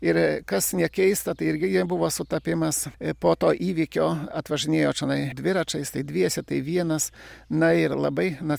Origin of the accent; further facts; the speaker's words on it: Podlaskie Voivodeship, Poland; koks aš lenkas, aš sakau, nesu lenkas, esu lietuvis. Na ir gyvenu savo etninėse lietuviškose žemėse.